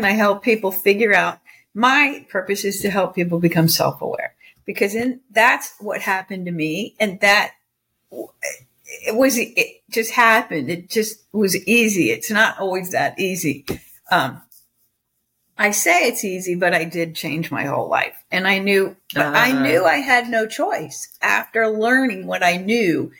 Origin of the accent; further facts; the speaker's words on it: United States; that group of people, all women, from all over the world, I was the only American.